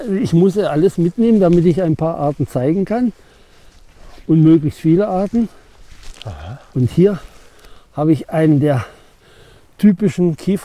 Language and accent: German; Germany; now in Brandenburg, Germany; in meiner alten Heimat im Harzvorland.